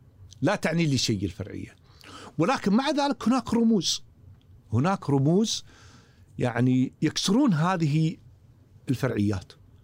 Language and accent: Arabic; Kuwait; جزء كبير من السوء التجربة البرلمانية عندنا بالكويت اللي هو العمل الفردي